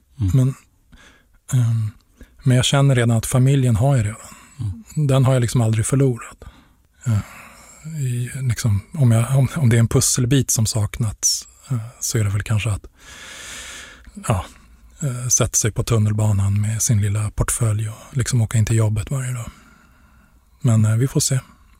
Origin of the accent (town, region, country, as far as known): Stockholm, Stockholm County, Sweden; born or raised there